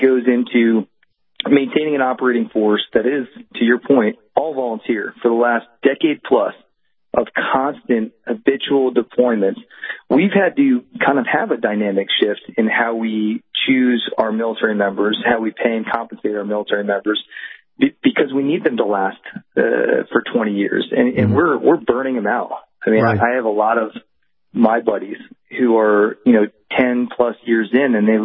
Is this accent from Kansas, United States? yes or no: no; Greenwich, Connecticut, United States; And I know I'm from Connecticut, and there's not that many people in the military from Greenwich, Connecticut